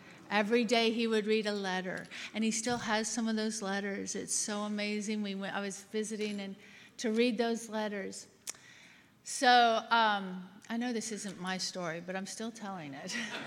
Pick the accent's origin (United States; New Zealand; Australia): Australia; my father's Australian, my mom's American, so that makes me half and half. And I was raised in Australia